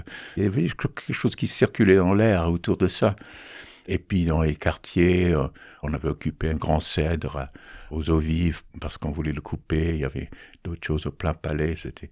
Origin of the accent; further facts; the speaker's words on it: Florida, United States; French is a second language; moved away as an adult; now in France; J'ai grandi en Floride, dans une famille pas du tout de gauche, dans un milieu pas du tout de gauche, et puis je suis arrivé ici.